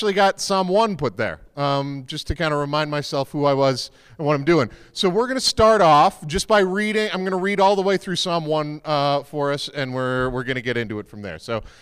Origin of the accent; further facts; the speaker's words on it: Charlottetown, Prince Edward Island, Canada; I'm originally from Charlottetown, Prince Edward Island